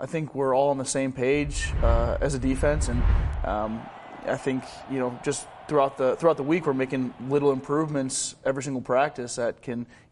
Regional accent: Cleveland, Ohio, United States; And you know, I grew up in Cleveland, so it's kind of the same thing. It's Midwest, so I like it up here.

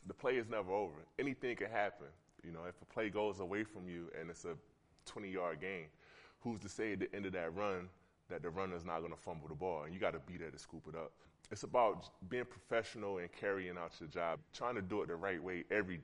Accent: North Carolina, United States; I grew up in North Carolina watching Michael Jordan.

